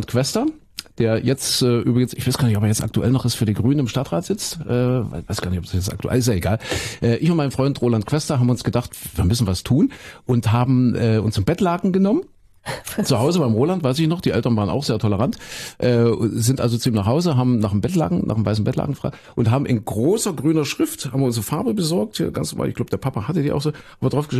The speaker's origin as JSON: {"language": "German", "town": "Leipzig", "region": "Saxony", "country": "Germany", "tie": "born or raised there", "said": "ich muss öfter mal wieder nach Leipzig, meine alte Heimat."}